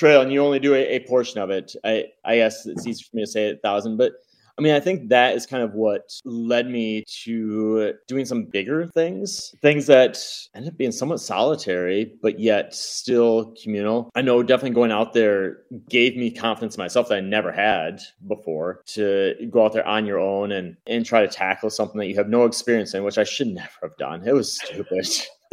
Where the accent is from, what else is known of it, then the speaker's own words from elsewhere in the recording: Grayling, Michigan, United States; Well, I grew up in Grayling, Michigan. It's northern Michigan.